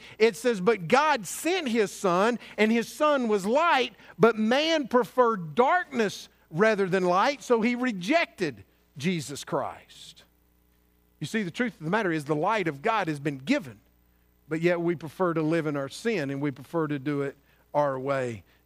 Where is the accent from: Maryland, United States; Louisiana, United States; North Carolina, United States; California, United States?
North Carolina, United States; Asheville; You know, when we grew up in Asheville, we had two channels.